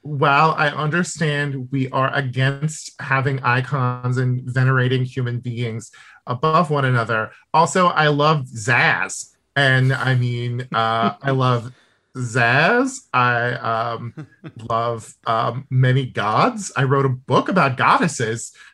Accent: West Coast, United States; I'm from the West Coast. I've never had to experience the cicada thing.

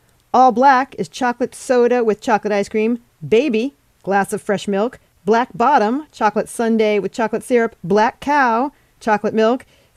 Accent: New Jersey, United States; I want to talk about my home state of New Jersey, the Garden State.

